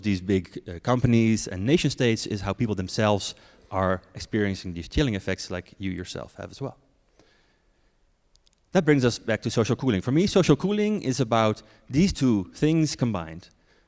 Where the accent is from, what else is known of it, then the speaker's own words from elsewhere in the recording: Netherlands; I'm from the Netherlands.